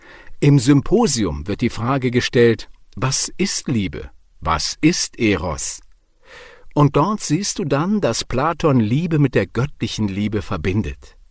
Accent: Greece; German is a second language; woher kommst du? Ich sage, Griechenland.

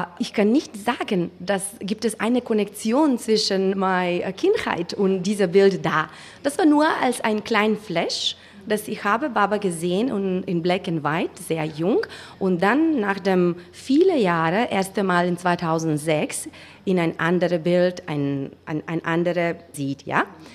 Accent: North Macedonia; German is a second language; now in Bonn, Germany; Ich komme aus Mazedonien, aber jetzt, ich wohne in Bonn seit 2011.

